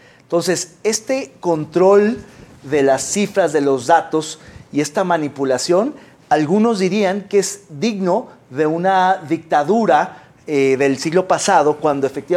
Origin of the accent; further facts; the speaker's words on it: Mexico; Que no sepamos como mexicanos cuántos hay desaparecidos